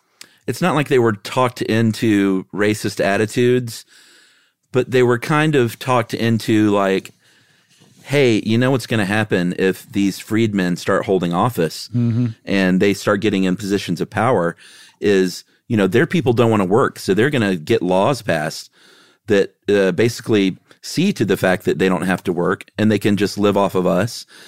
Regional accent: the South, United States; I mean, I'm from the South, but you lived here quite a while.

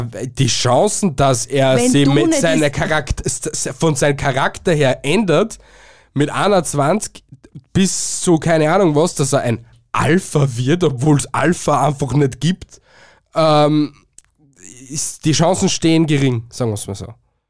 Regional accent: Austria; Es gibt ein paar Semmel und ein paar Brotdinger da bei uns in Österreich.

